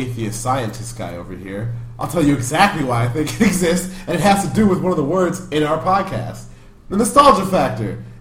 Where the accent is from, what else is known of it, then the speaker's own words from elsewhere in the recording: United States; the only thing we have in common is we're from America.